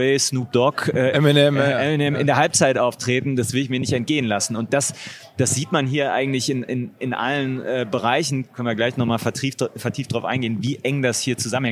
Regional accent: Düsseldorf, North Rhine-Westphalia, Germany; Und als Düsseldorfer habe ich natürlich auch große Sympathien dafür gehabt.

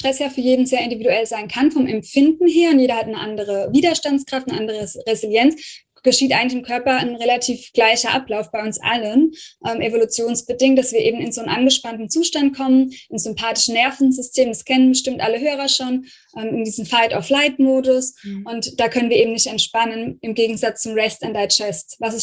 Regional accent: Rhineland-Palatinate, Germany; ich komme ja so aus der Pfalz, vom Pfälzischen her, wir sind immer auch so hektisch

